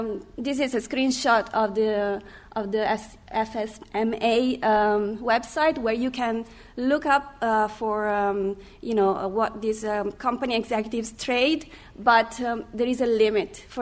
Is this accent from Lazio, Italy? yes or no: yes; Rome, Lazio, Italy; English is a second language; I'm from Italy. I'm from Rome, so I traveled there.